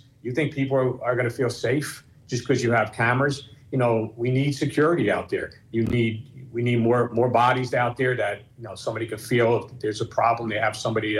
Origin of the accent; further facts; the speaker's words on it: Newark, New Jersey, United States; I born and raised in Newark. I used to go to school taking a bus.